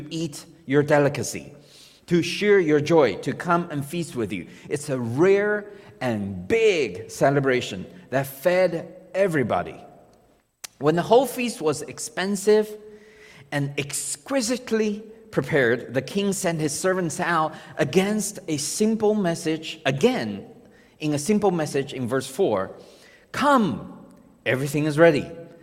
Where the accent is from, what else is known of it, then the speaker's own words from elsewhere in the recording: Texas, United States; Now, as a Texan, I can hear some of y'all thinking, beef?